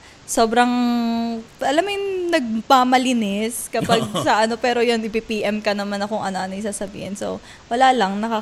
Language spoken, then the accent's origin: Tagalog; Taguig, Metro Manila, Philippines; sabi ko, taga-Taguig ako.